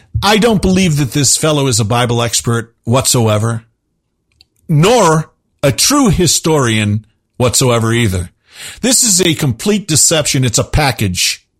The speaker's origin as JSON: {"language": "English", "town": "Boston", "region": "Massachusetts", "country": "United States", "said": "See, I'm from Boston. When he says horns, that's not how Texans say horns."}